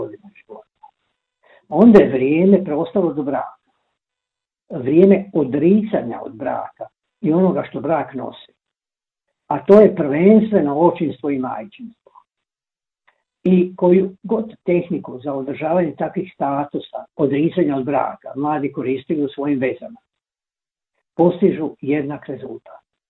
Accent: Croatia; kod nas u Hrvatskoj prvi puta u povijesti zemlje rodilo 50% žena starijih od 30 godina.

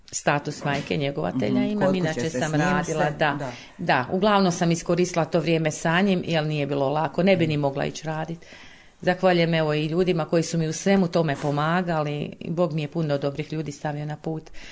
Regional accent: Kadanovci, Požega-Slavonia County, Croatia; Mi smo iz Kadanovaca, evo ja i muž.

